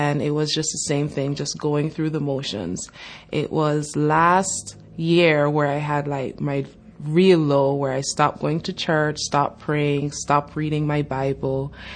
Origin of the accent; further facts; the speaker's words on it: Jamaica; So I'm originally from Jamaica, which is a very God-fearing country.